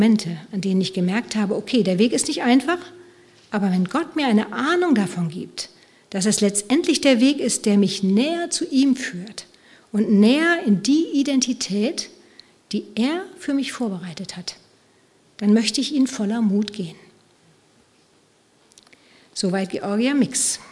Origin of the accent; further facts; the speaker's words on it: Gütersloh, North Rhine-Westphalia, Germany; die Gegend um Gütersloh ist meine Heimat. Es ist die Region, in der wir aufgewachsen sind.